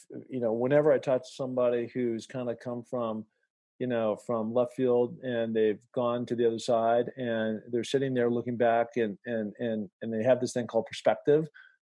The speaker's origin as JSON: {"language": "English", "region": "Washington", "country": "United States", "tie": "born or raised there", "said": "Mount Rainier, my home state."}